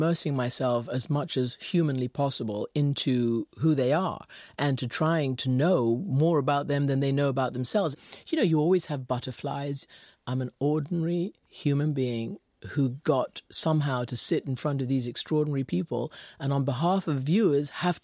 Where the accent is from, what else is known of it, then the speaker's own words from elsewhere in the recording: Iran; also born or lived in London; even though I was born in London, my mom took me back to Iran after I was several weeks old. That was my fundamental foundation was my life in Iran.